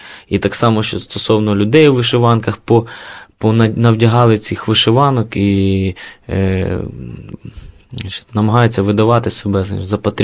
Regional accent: Kyiv, Ukraine; Я виріс в Києві

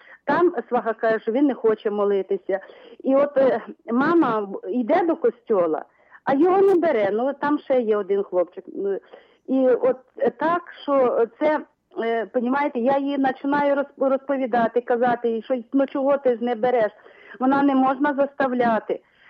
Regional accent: Vinnytsia, Vinnytsia Oblast, Ukraine; я з Вінниці, з Матері Божої Ангельської.

